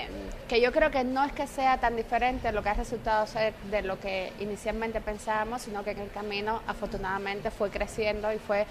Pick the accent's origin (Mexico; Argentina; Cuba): Cuba; now in Barcelona, Spain; porque yo, aunque soy cubano, vivo en España hace mucho tiempo, en Barcelona